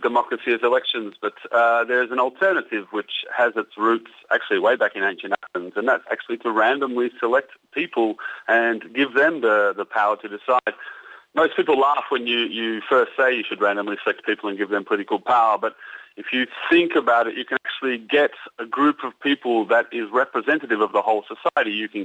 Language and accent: English; Australia; now in Hungary; I'm actually Australian.